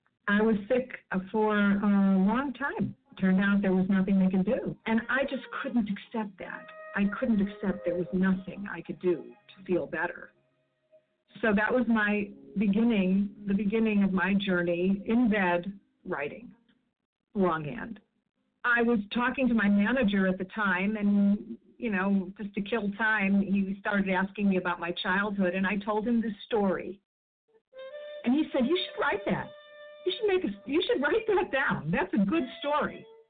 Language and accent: English; Chicago, Illinois, United States; Growing up in Chicago, the neighborhood that I lived in was a lower middle class neighborhood. I slept in the dining room till I was 14 years old.